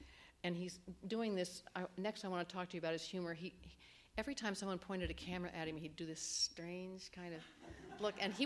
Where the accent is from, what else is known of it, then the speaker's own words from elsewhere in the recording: New York, United States; He could never forget that I was from New York.